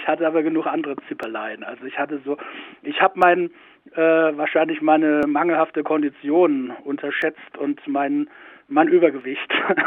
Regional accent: Bavaria, Germany; also born or lived in Upper Franconia; Also ich bin ein Oberfrankenkind und bin dort in Nordbayern, im Oberfränkischen, in Grenznähe aufgewachsen und lebe jetzt an der Ostsee.

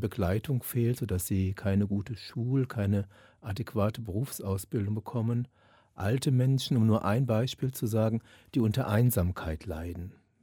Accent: Rhineland-Palatinate, Germany; Ich stamme aus dem Bistum Trier, aus der Mosel- und Eifelgegend. In meiner Heimat gibt es sehr wenig Kolpingsfamilien.

